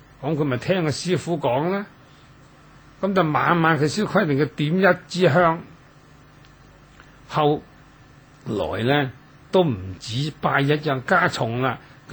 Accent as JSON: {"language": "Cantonese", "town": "Dongguan", "region": "Guangdong", "country": "China", "said": "我都可以同大家講一句，我本身係東莞人"}